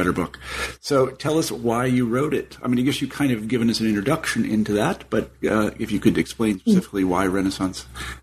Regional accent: Kansas, United States; I'm from Kansas.

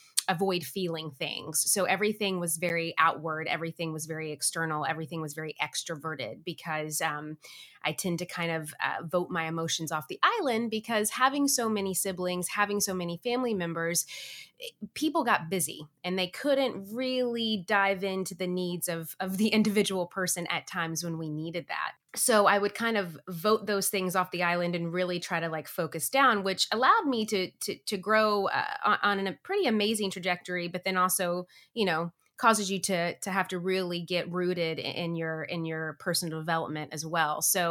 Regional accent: Tennessee, United States; now in Los Angeles, United States; I grew up in Tennessee. I was one of four children. My dad is one of eight. My mom is one of five. So massively large family, very traditional family.

